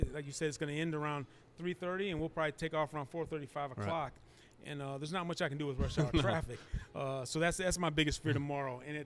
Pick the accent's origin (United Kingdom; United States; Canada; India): United States; St. Louis, Missouri; I grew up in St. Louis. We all grew up Cardinals fans in St. Louis.